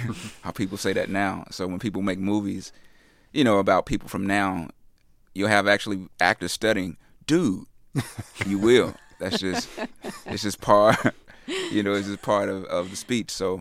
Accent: the South, United States; maybe because I was raised from the South and, you know, we always have this kind of thing from the South

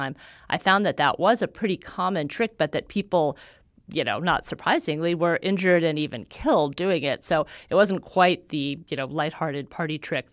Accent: Los Angeles, California, United States; I really didn't understand this growing up in Los Angeles.

